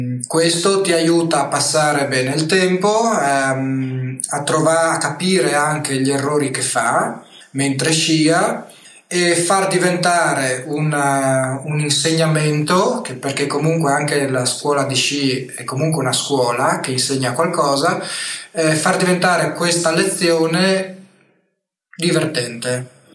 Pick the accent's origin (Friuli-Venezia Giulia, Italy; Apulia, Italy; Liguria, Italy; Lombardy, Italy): Friuli-Venezia Giulia, Italy; San Giovanni al Natisone; now in Austria; ho 35 anni, vengo da San Giovanni a Natisone, in provincia di Udine, in Italia, e volevo raccontarvi il mio lavoro qua in Austria